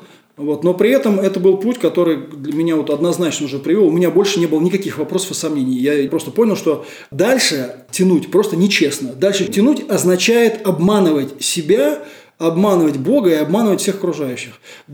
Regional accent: Moscow, Russia; я обычный, что называется, советский парень, да, ну, я коренной москвич, да, как я уже сказал, родился здесь, родился в совершенно неверующей семье

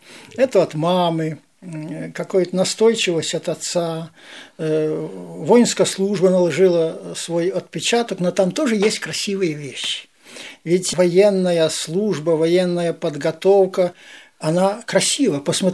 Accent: Konelski Khutory, Cherkasy Oblast, Ukraine; Я родился на Украине. Такое название деревни, какое-то многосоставляющее, село Конельские хутора. Это в Черкасской области, недалеко от города Умань. Там ходил в школу, закончил, поступил потом в военное училище.

